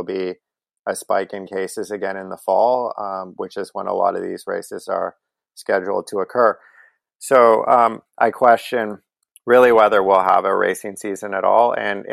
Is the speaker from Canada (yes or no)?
yes; Canada; Well, as a Canadian and as a fan of his